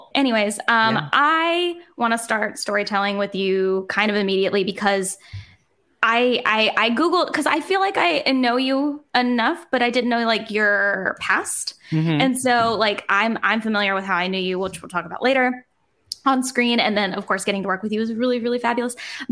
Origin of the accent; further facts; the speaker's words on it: New Jersey, United States; Like, I come from New Jersey and you were just like, I'm here to serve.